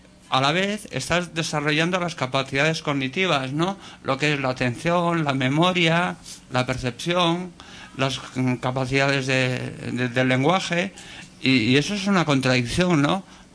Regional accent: Galicia, Spain; Yo parlo una mica catalán, ¿no? Pero yo soy gallego, ¿no?

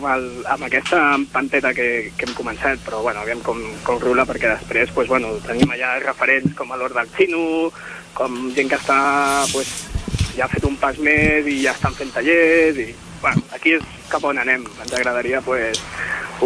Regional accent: Barcelona, Catalonia, Spain; jo soc de Sant Andreu de tota la vida i quan era petit

